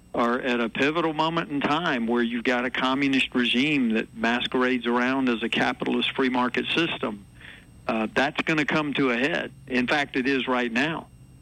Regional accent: United States; I think particularly as an American, you know, we want to have pride in our country.

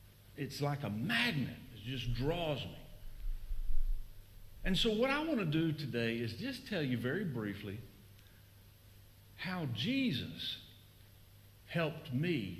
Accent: Austin, Texas, United States; I'm from Austin, Texas. Great city. Come visit. Don't move there. Way too expensive. But I grew up there. My family's been in Austin, my mom's side, since 1872.

